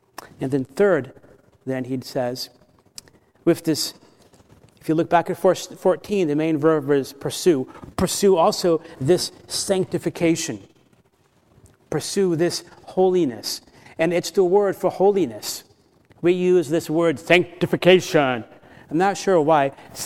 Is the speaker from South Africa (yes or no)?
no; Florida, United States; I grew up in Florida. There was never one time in Florida when I went to a sauna.